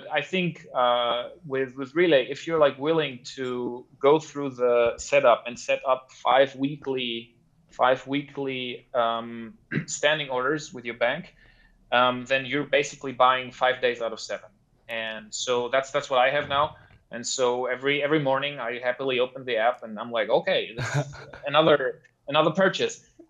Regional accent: Germany; now in Switzerland; So I'm originally from Germany, but I've been in Switzerland for close to a decade now already.

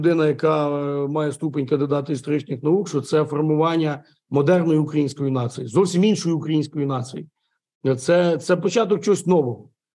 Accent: Khmelnytskyi, Khmelnytskyi Oblast, Ukraine; Наскільки я пишаюсь Україною, наскільки я пишаюся, що я хмельничанин і живу в цьому місті

